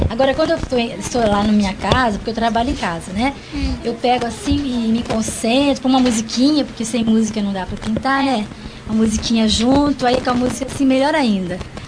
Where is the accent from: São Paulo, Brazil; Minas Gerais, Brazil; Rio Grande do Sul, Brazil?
São Paulo, Brazil; Mococa; como eu sou do interior, né? Eu sou da cidade de Mococa, uma cidade pequenininha, no estado de São Paulo.